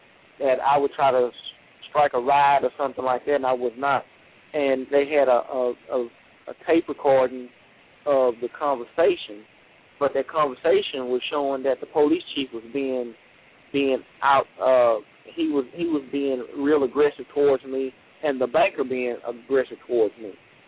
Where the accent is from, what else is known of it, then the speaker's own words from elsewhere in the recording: Pineville, Louisiana, United States; I'm originally from Pineville, Louisiana. Raised right on Elm Street in Pineville. 95 graduate of Pineville High School, Pineville Rebel.